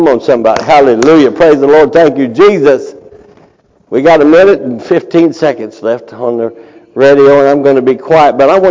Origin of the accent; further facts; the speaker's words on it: Kentucky, United States; accent: Kentuckian; Sounds like a Kentuckian, which I am. Y'all didn't know I was born down in Kentucky, did you? Maybe, I don't know. Way down south, right on the Tennessee line.